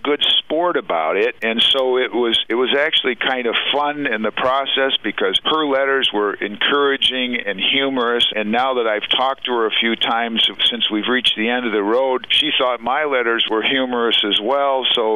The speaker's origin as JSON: {"language": "English", "town": "Owosso", "region": "Michigan", "country": "United States", "tie": "born or raised there", "said": "I grew up in Owosso, and when we would come to the UP for vacation"}